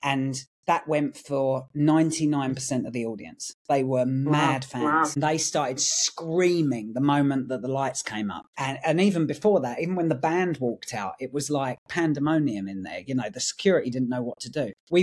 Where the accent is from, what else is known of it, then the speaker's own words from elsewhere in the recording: Isle of Sheppey, South East England, United Kingdom; now in Deal, United Kingdom; I live in Deal. I grew up on the Isle of Sheppey, so I'm Kent born and bred.